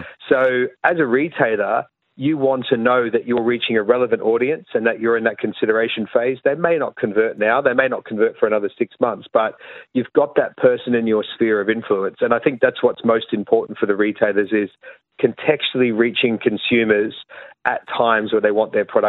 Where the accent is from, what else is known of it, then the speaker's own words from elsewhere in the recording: Australia; now in Ireland; And yes, I'm the Australian contingent of the partnership.